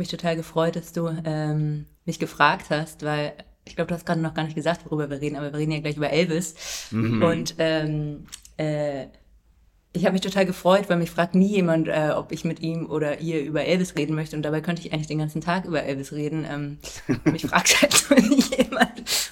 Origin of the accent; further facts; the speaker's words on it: St. Peter-Ording, Schleswig-Holstein, Germany; Ah ja, genau, St. Peter-Ording.